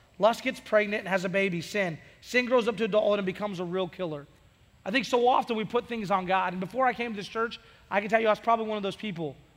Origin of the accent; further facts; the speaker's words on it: Oregon, United States; now in Oklahoma, United States; I'm from Oregon, right? So when I moved to Oklahoma, it was like, your storms are like no other storms I've ever seen before.